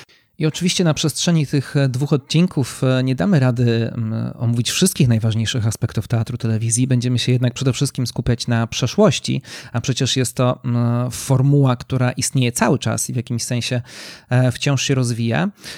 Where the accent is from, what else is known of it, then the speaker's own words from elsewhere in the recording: Nowy Sącz, Lesser Poland, Poland; Zazwyczaj nadaje albo z Warszawy, albo z mojego rodzinnego miasta, czyli z Nowego Sącza. A Nowy Sącz, czyli miasto na południu Polski